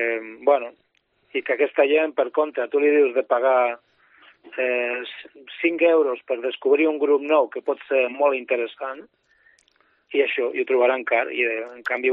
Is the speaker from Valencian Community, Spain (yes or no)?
no; Barcelona, Catalonia, Spain; born there; Jo vaig néixer a Barcelona, però a favor meu puc dir que estic casat amb una noia de Santa Cristina d'Aro.